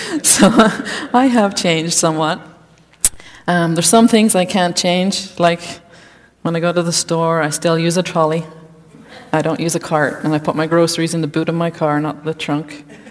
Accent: Ireland; moved away as an adult; now in United States; for those who don't know you, yes, I come from 6,000 miles away. I grew up in Ireland, and I married Brian at the back there almost 11 years ago, and I've been in America since.

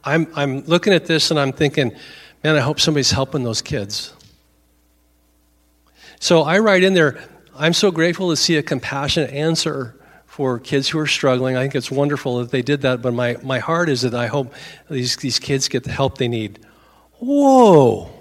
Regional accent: Oregon, United States; I'm from Oregon, so I often read it because I like going on what's going on in my home state.

